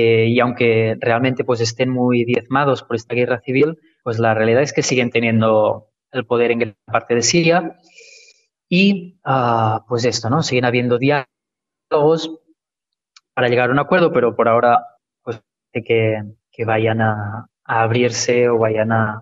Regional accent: Catalonia, Spain; Yo pues vengo de Cataluña y allí pues también tenemos nuestro proceso de liberación

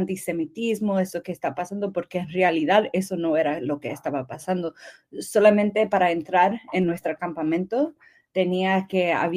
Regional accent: United States; born there; yo nací en los Estados Unidos, pero mi familia es de Cuba

